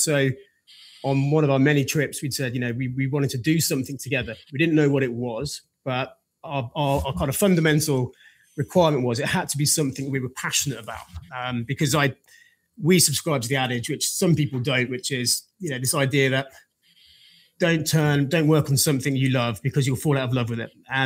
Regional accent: Birmingham, West Midlands, United Kingdom; I mean, I grew up in Birmingham in England

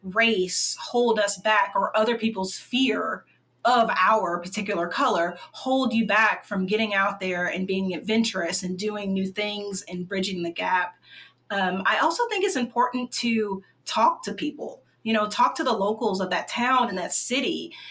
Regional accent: the South, United States; Well, I grew up in the South, basically lived in the South, Southeast my entire life.

